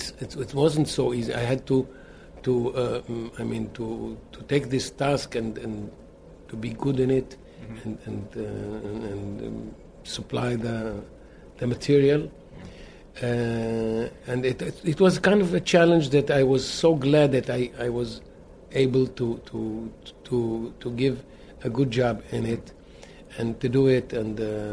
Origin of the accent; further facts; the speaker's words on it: Israel; English is a second language; we are from Israel, remote Israel